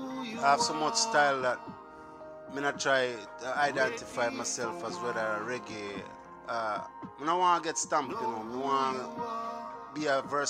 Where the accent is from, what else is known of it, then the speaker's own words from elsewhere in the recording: St. Vincent & Grenadines; Me grew up in a ghetto back home. I'm from originally from St. Vincent, so me grew up in the ghetto same way.